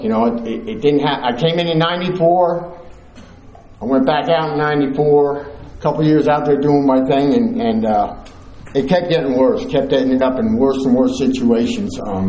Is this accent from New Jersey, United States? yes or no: yes; Dover, New Jersey, United States; born there; But anyways, I was born in Dover, New Jersey. I got five sisters and one brother.